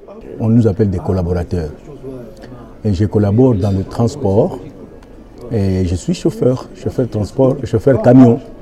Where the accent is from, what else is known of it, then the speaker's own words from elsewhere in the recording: Angola; now in Belgium; Je suis angolais. Je suis né en Angola. Et je suis arrivé ici. En tout cas, j'ai 30 ans d'ici. En Belgique, j'ai 30 ans. Je suis arrivé en 90.